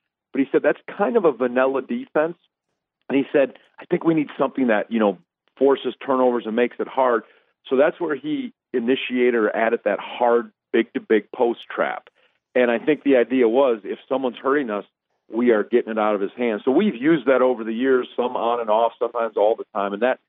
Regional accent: Stevens Point, Wisconsin, United States; also born or lived in Green Bay; But then once I moved from Stevens Point to Wisconsin, to Green Bay, where my dad took that job, and then I just played high school. Then I just stuck to basketball. So, you know, as a youth, you do all that stuff. I never got into hunting as a Wisconsin boy.

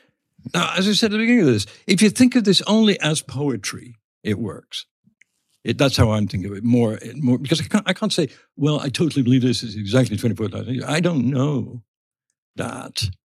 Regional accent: England, United Kingdom; when we're growing up in England, anyway, we were taught about the four stages of ages of man

